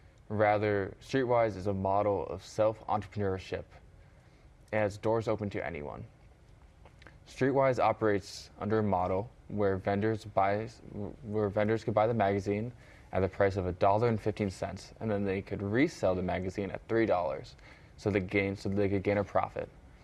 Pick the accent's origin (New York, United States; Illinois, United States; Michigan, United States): Illinois, United States; Evanston; I grew up in Evanston. I still live there to this day.